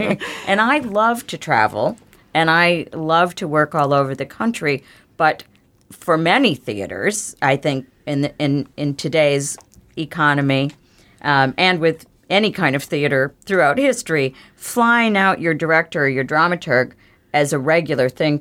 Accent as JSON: {"language": "English", "region": "Midwest", "country": "United States", "said": "so I'm from the Midwest too originally, so we share that a little bit."}